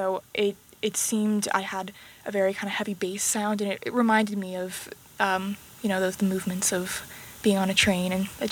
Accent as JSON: {"language": "English", "town": "Niskayuna", "region": "New York", "country": "United States", "said": "I'm from Niskayuna, New York."}